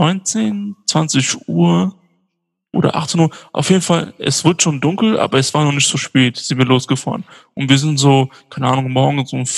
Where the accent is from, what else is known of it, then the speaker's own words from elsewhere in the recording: Mainz, Rhineland-Palatinate, Germany; Ich bin ja aus Mainz